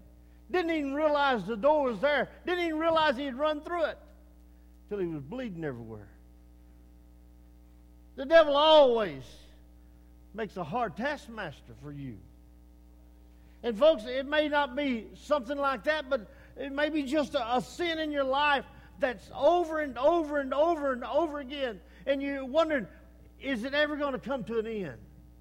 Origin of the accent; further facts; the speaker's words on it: Rusk, Texas, United States; I grew up down in Rusk, outside of Rusk, a little town, but I grew up, they have a state hospital there.